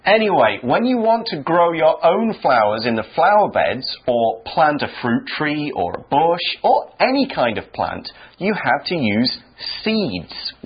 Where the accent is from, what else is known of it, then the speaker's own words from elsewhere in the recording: United Kingdom; Also notice I said tomato because I'm British.